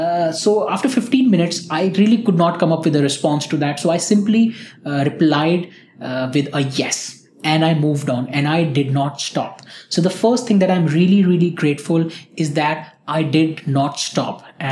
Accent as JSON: {"language": "English", "country": "India", "said": "I'm from India"}